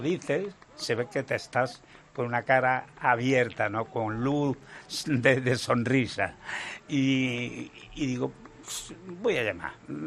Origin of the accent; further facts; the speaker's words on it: Spain; Soy muy español.